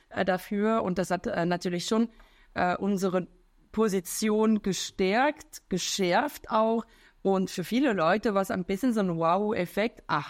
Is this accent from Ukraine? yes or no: no; Romandy, Switzerland; Ich komme ursprünglich aus der Westschweiz